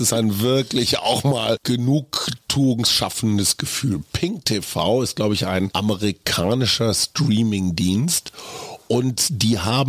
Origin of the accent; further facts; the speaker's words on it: North Rhine-Westphalia, Germany; Also aus jedem Dorf ein Köter, wie man bei uns in Westfalen sagen würde.